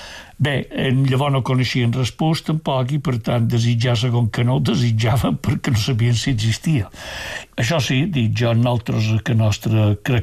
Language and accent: Catalan; Piniali, Balearic Islands, Spain; born there; Vaig néixer a Piniali, que pertany a l'Ajuntament de Sencelles, dia 13 de desembre de 1938.